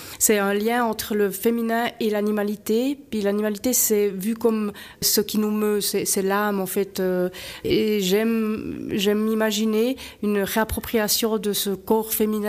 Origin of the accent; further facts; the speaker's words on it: Jura, Switzerland; now in Vevey, Switzerland; Je suis italo-jurassienne, en fait j'ai un petit mélange, je viens du Jura à l'origine et puis je suis installée à Vevey depuis 25 ans.